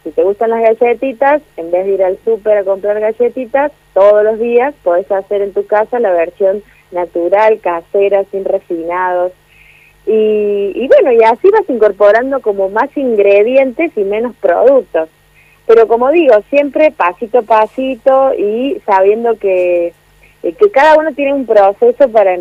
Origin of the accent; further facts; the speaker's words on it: Córdoba, Argentina; now in Buenos Aires, Argentina; Yo soy de Córdoba, vivo en Buenos Aires.